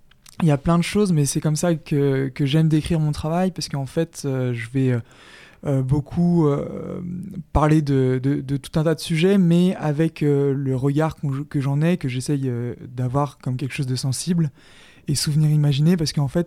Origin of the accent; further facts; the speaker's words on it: Château-Gontier, Pays de la Loire, France; je suis né à Château-Gontier, j'ai vécu même à Dan, pour celles et ceux qui connaissent, un tout petit village en bord de Mayenne.